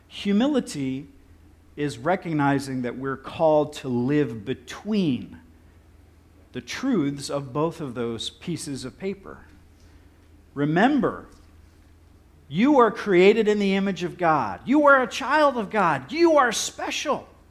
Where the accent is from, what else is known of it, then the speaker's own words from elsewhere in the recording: Dayton, Ohio, United States; And I think that started when I was growing up in Dayton, Ohio, because I would drive along I-70